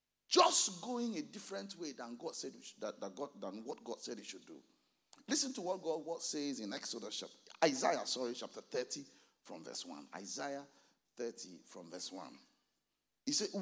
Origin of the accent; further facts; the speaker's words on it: Nigeria; moved away as an adult; now in United Kingdom; You know, I was just coming from Nigeria.